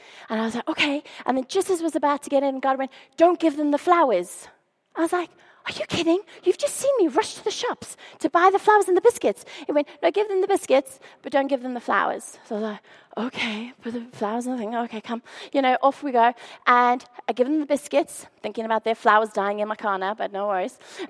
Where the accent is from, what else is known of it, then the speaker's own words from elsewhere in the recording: South Africa; because I'm South African